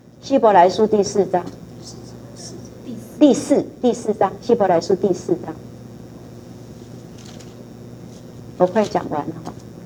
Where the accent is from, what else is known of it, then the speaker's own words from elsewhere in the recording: China; 我们中国人从中国字听说，神又说我们要努力呀